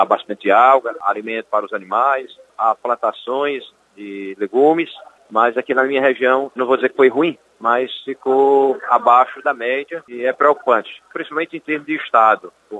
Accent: Ceará, Brazil; Eu sou da região do Vale do Jaguaribe e aqui nessa região nós ficamos com a quadra invernosa bem abaixo do restante do estado do Ceará.

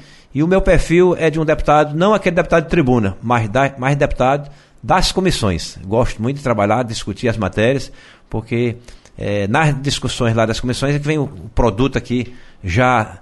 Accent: Jaguaribara, Ceará, Brazil; Já fui prefeito antes de vir aqui, na minha terra natal, Jaguaribara

